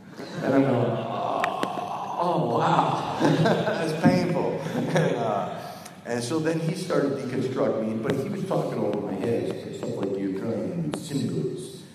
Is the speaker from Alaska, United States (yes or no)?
no; Schenectady, New York, United States; because I was from Schenectady, so he'd like to make fun of the name Schenectady.